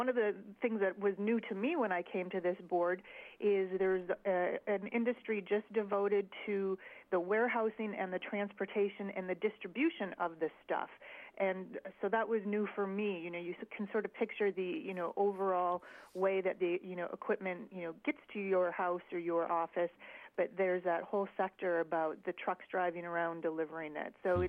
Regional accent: Minnesota, United States; Originally from Minnesota, so it's nice to hear the accent. My accent will blend right in for your listeners this morning.

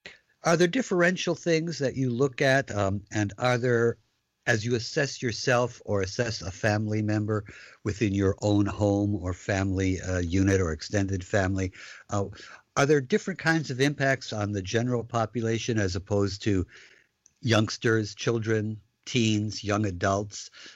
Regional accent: Kenosha, Wisconsin, United States; And I'm proud to say I'm from Kenosha because of that.

